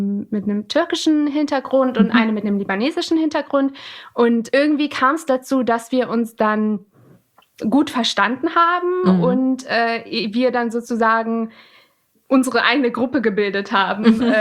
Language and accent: German; Eifel, Germany; Ich bin in Eifel geboren und ich habe eine Schwester, die ist, ich muss immer selber überlegen, die ist 23. Mein Bruder, der ist schon 22 und wir sind alle drei in Eifel geboren.